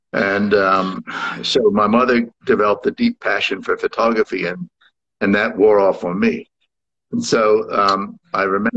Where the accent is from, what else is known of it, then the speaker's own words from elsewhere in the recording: Rye, New York, United States; also born or lived in Manhattan; Yeah, I was born in Manhattan and then spent my adolescent period in Westchester in Rye, New York.